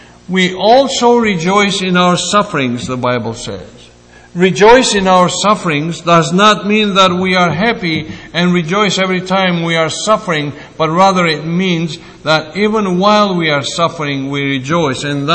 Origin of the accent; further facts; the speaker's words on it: Greece; And when I come from Greece, and when a Greek person goes by a church